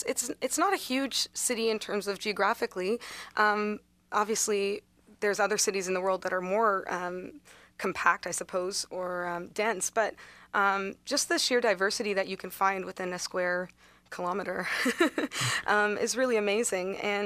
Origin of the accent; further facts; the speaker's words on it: Toronto, Ontario, Canada; Well, actually, I was born in Toronto, and I grew up there as a child, and I moved around a little bit when I got a bit older, but I live in the city again now.